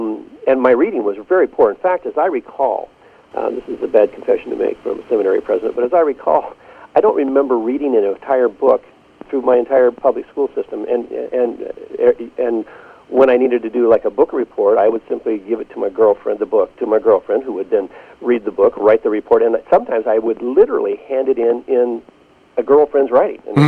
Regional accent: Longview, Washington, United States; Actually, I grew up in Longview, Washington.

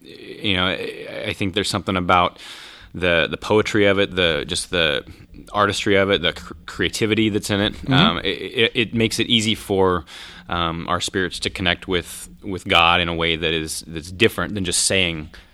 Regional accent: Kansas, United States; It's funny because I grew up in Southwest Kansas, and so you would think that would be kind of a natural

